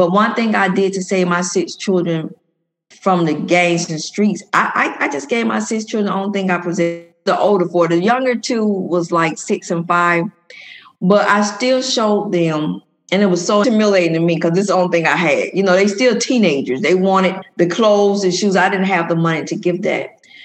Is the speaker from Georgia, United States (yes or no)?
yes; Atlanta, Georgia, United States; but I came out of Carver Homes. Those who from Atlanta, the old Carver Homes.